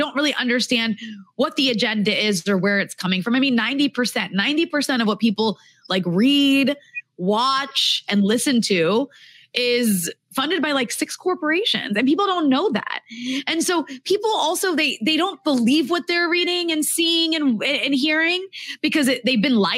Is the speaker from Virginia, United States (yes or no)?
yes; Virginia, United States; so I'm from Virginia.